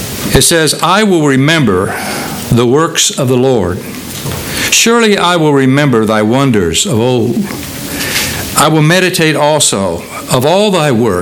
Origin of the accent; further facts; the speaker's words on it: Texas, United States; also born or lived in Ohio; I'm not from the North. Actually, I was born in Ohio, but raised in Texas, so I'm a Texan.